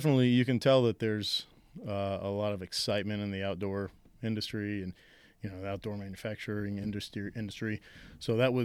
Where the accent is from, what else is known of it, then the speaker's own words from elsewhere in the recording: Georgia, United States; Right. Yeah, so I grew up in Georgia, kind of, you know, North Georgia outside of Atlanta.